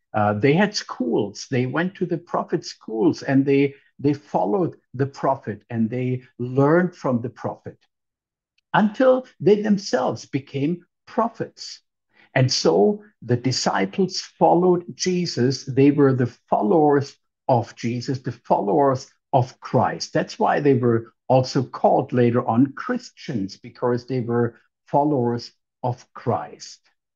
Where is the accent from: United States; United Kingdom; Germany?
Germany; When I grew up in Germany, we had to learn.